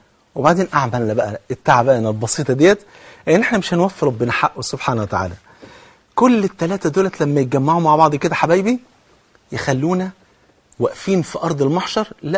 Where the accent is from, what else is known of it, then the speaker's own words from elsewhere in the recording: Egypt; يعني الظهر عندنا في مصر بيؤذن حوالي